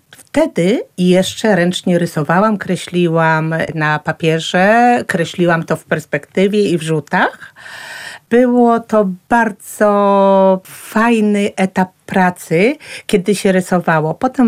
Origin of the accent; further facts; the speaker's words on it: Lublin, Lublin Voivodeship, Poland; Jestem lublinianką od urodzenia.